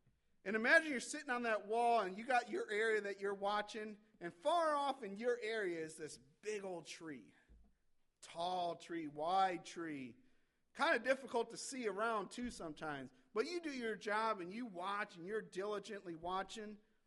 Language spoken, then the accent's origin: English; Michigan, United States; And I was on his soccer team and I was from Michigan. I thought you're supposed to be proud about where you came from